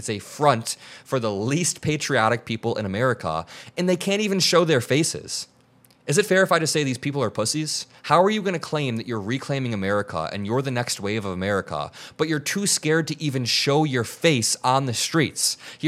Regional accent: Indiana, United States; There are so many doctors, dentists, heart surgeons, just where I grew up in Northwest Indiana that are immigrants.

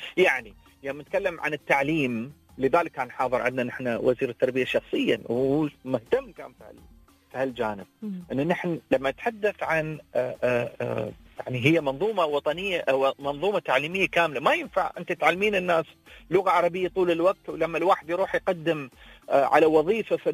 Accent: Dubai, United Arab Emirates; أنا لما أقول للناس أن أنا إماراتي، أنا ولد دبي، تمام. طيب شو اللي يخليني أنا مميز عن غيري؟ يمكن عندي اللهجة شوية غير في بعض الكلمات

